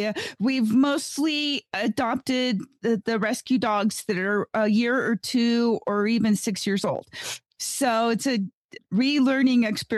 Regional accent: Gardnerville, Nevada, United States; from Gardnerville, Nevada

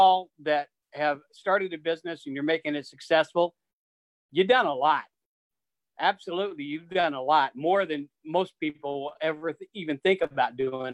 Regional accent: Missouri, United States; Obviously, growing up in the Midwest in Northwest Missouri, I heard a lot about it back then. And then I was in North Dakota for a few years too.

